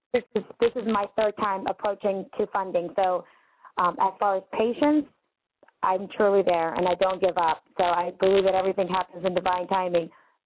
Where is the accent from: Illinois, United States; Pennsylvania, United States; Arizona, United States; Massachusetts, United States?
Pennsylvania, United States; Philadelphia; but it's going to be patriotic because I'm from Philadelphia.